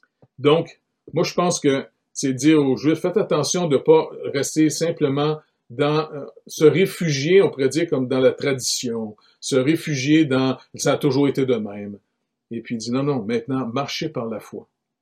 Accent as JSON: {"language": "French", "country": "Canada", "said": "Je suis Canadien, je suis né là-dedans. On m'a mis de l'eau sur la tête quand j'étais bébé. Et puis, j'ai été à messe quand j'étais petit."}